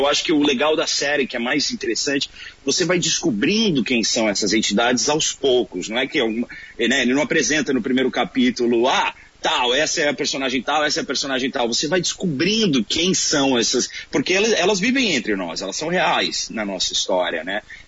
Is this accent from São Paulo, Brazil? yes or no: yes; São Paulo, Brazil; Eu, pelo menos, por exemplo, cresci em São Paulo.